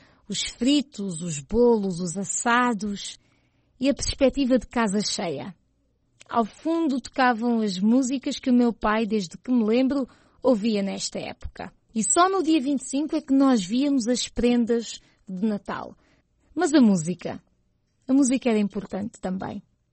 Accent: Huambo, Angola; Os meus natais em Angola foram sempre passados no Ambo, cidade onde cresci e cujo clima convidava sempre a meias de lã e casacos de malha.

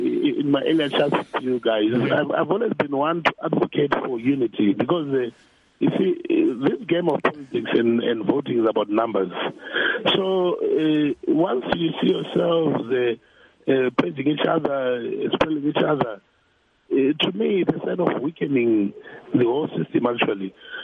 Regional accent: Bulawayo, Zimbabwe; myself personally, I'm from Matabeleland here in Bulawayo.

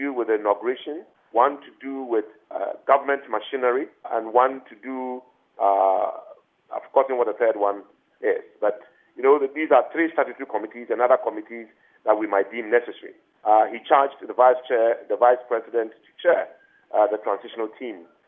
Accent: Ghana; I am a Ghanaian first, and everything that needs to be done to advance the cause of this country, I will do.

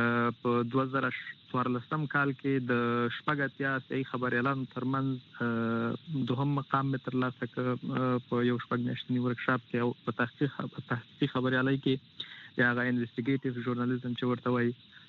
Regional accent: Nangarhar, Afghanistan; also born or lived in Kabul; موږ د ننګرهار ولایت کې یو

